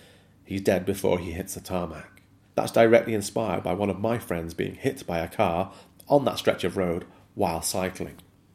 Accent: Great Sankey, North West England, United Kingdom; is based very loosely upon my life growing up in Great Sankey, the people I encountered, both friends and enemies

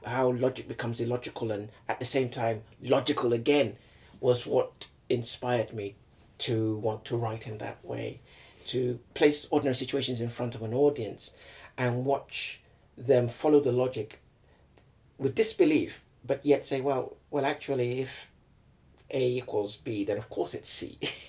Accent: Nigeria; also born or lived in England; when I was growing up in Nigeria.

